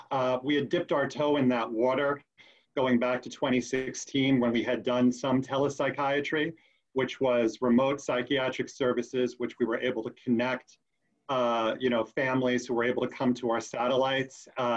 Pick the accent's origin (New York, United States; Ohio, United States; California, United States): New York, United States; Brooklyn; Grew up in the city, grew up in Brooklyn, and then out on the island a little bit, but went to school in Manhattan